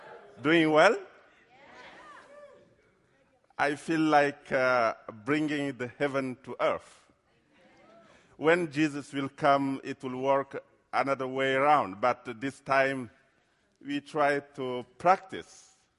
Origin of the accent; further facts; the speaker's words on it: Chad; also born or lived in Cameroon; Then we went back to Chad. I'm from Chad.